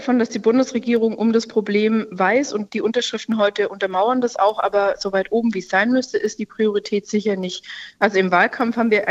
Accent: Baden-Württemberg, Germany; Erst wird geschafft, ich bin ja aus Baden-Württemberg, und dann wird Sekt getrunken.

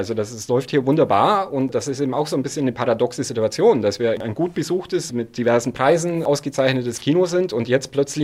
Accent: Bavaria, Germany; Ich komme zum Beispiel aus der Nähe von Augsburg

